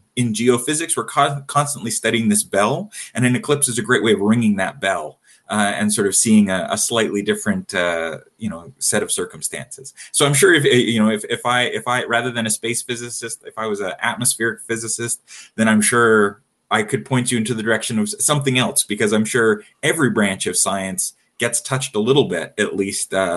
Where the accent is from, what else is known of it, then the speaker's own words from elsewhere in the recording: Rocky Mountains, United States; And I grew up in the Rockies, so same sort of situation.